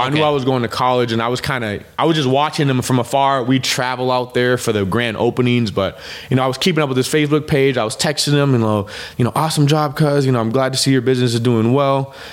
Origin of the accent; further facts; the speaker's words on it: Rochester, United States; I want to bring one to my hometown before you start getting too big and, opening too many spots and kind of forget about me. So I knew he was working on another location that's kind of by the Cub Stadium. And I was like, can we please try to put one in Rochester